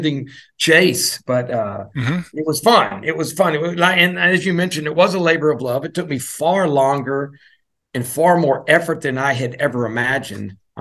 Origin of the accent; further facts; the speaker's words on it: Louisiana, United States; Yeah, well, you know, I was raised as a Cajun kid, and I spent a lot of time in the kitchen.